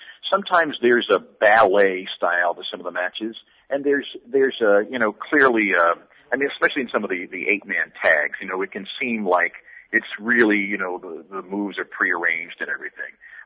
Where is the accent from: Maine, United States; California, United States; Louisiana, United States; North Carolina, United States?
Maine, United States; I'm originally from Maine. I go to Maine a lot